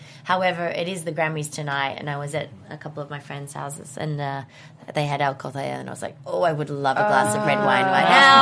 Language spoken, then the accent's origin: English; Melbourne, Victoria, Australia; I grew up in Melbourne.